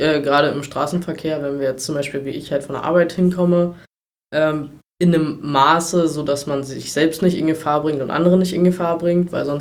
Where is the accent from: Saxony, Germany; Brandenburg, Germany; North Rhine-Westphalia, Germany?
Brandenburg, Germany; Treuenbrietzen; born or raised there; also born or lived in Berlin